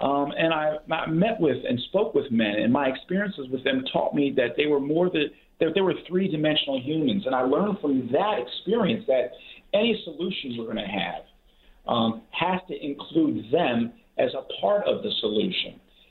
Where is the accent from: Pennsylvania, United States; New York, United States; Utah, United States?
Pennsylvania, United States; Philadelphia; I grew up in West Philly in a row house.